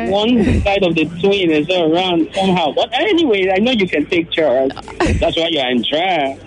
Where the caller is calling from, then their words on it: Lagos, Nigeria; calling from Lagos.